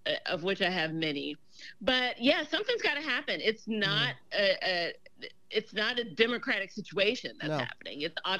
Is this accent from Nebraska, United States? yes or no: no; Memphis, Tennessee, United States; And I think back to growing up in Memphis and just feeling like from an early age